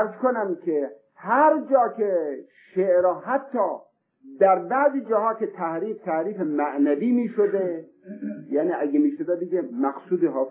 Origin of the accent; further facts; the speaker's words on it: Sari, Mazandaran, Iran; من خودم اهل ساری هستم، ساری ما دارالمؤمنین هست